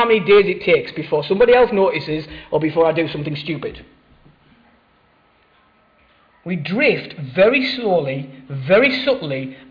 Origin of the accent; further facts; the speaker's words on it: Sunderland, North East England, United Kingdom; It doesn't have to be a hot day in Sunderland. I grew up in Sunderland.